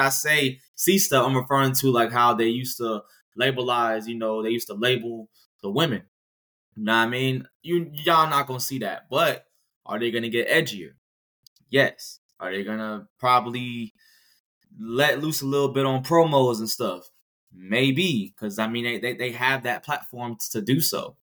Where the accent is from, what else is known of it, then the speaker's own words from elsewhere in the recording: Long Island, New York, United States; It will be in Long Island, New York, my hometown. Backyard.